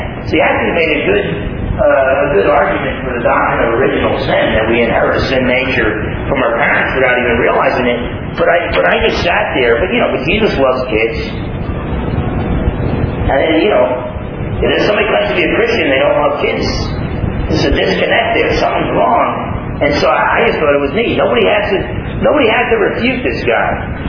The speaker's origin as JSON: {"language": "English", "region": "New Jersey", "country": "United States", "tie": "born or raised there", "said": "when I was growing up in New Jersey and I thought I was a tough guy and all"}